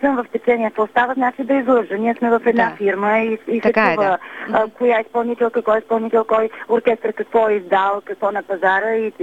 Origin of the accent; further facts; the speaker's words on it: Rhodopes, Bulgaria; аз съм от Родопите и че повече изпълнявам такива песни